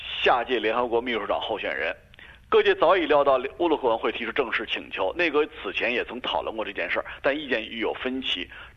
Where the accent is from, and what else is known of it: Australia